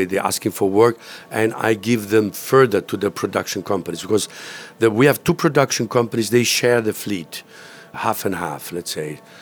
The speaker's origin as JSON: {"language": "English", "country": "Italy", "second_language": "English", "moved": "yes", "lives_now": "Weston-super-Mare, United Kingdom", "said": "I'm Italian, but I am also a little bit, I said yesterday to Rose and Stephen, I'm half English as well. I live in England."}